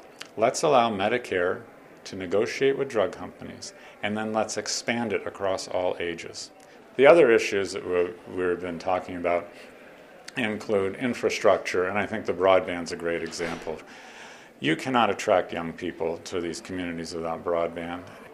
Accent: Saratoga, New York, United States; I was raised in Saratoga.

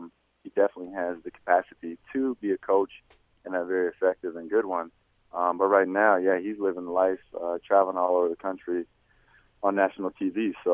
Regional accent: Toronto, Ontario, Canada; you know, I'm from Toronto, so I was a good 5 hours away from home.

